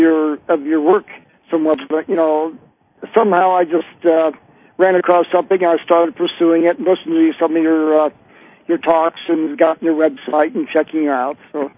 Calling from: Denver, Colorado, United States; from Denver.

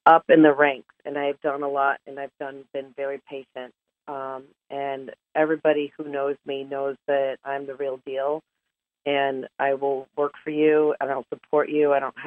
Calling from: Alpharetta, Georgia, United States; Alpharetta, Georgia.

